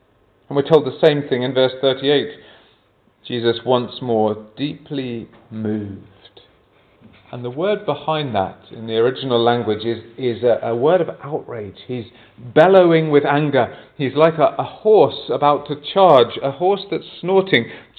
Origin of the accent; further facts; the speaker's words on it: England, United Kingdom; When I was growing up in England